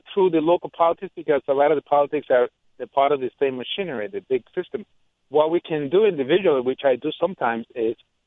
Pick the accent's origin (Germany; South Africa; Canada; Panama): Panama; I grew up myself in Panama